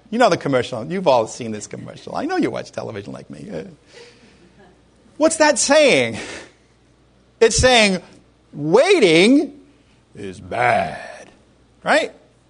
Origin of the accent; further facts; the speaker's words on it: United States; Okay, I'm American too. I'm as bad as you guys.